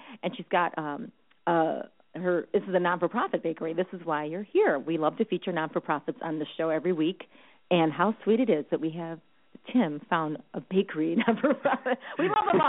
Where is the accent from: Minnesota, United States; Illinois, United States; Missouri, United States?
Illinois, United States; Chicago; We do in Chicago. We love that deep dish.